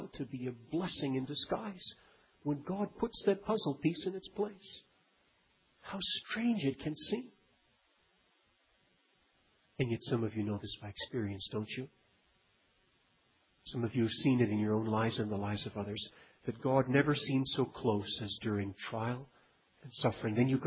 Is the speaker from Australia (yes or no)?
no; Nigeria; Children, when I grew up in Nigeria on the mission field, one of the unpleasant parts of life in Africa